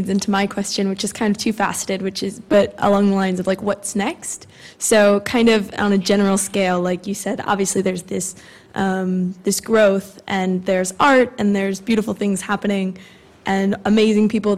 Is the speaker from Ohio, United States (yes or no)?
yes; Ohio, United States; So I'm from Ohio, and I've got plenty of people back there